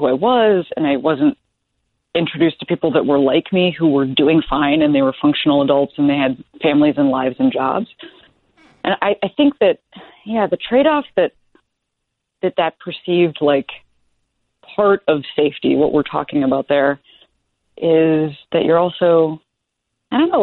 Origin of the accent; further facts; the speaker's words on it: Illinois, United States; I grew up 15 miles outside Chicago, and in a very, like almost a joke, because we had literally a milkman